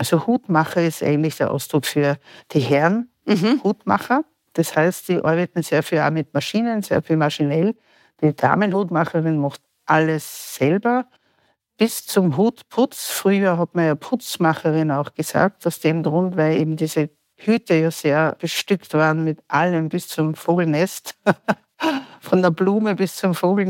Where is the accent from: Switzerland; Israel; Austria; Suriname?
Austria; Gmunden, Upper Austria; weil ich komme aus Gmunden, das Traunviertel finde ich ja noch schöner